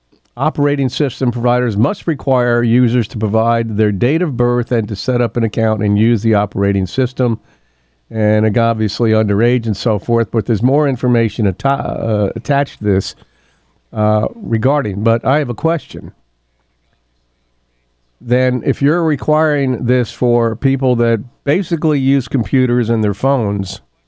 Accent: Louisville, Kentucky, United States; she found out I was from Louisville

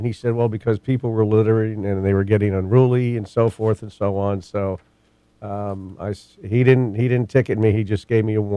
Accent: Kentucky, United States; now in California, United States; When I came out from Kentucky, one of the things I missed about, the only thing that I didn't like about Kentucky is it didn't have an ocean

